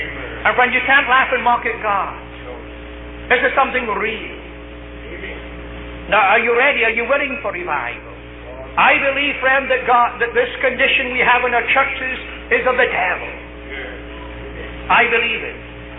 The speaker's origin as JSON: {"language": "English", "region": "Scotland", "country": "United Kingdom", "said": "We talk to each other in Scotland. That's my mentality. I'm a Scotsman."}